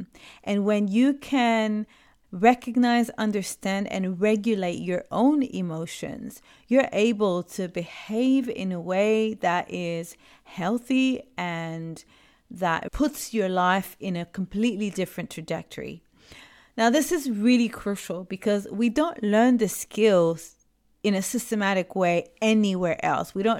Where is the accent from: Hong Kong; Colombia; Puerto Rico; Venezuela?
Puerto Rico; born there; first language Spanish; English is a second language; I have my first language is Spanish. My background, I was born in Puerto Rico, and that's the first language that I learned.